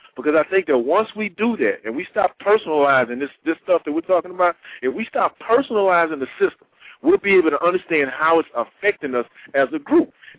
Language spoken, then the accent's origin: English; Texas, United States; Now, I've heard the man say that because I'm from Texas and I pay attention to my Texas senators.